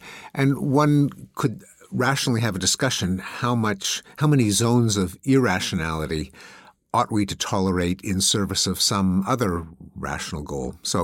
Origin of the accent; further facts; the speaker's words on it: Canada; I grew up in Canada, which imported the British system.